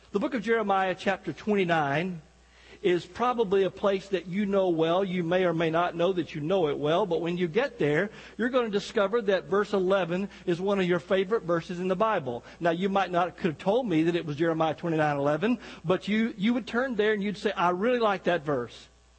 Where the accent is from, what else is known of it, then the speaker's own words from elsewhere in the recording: Scotland, United Kingdom; accent: Scottish; Now, somebody just chuckled at my Scottish accent. Come on, be nice to me here, all right?